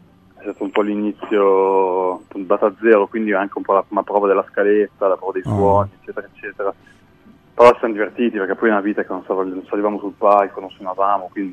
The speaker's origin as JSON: {"language": "Italian", "town": "Parma", "region": "Emilia-Romagna", "country": "Italy", "said": "noi comunque siamo di Parma, siamo una città di provincia."}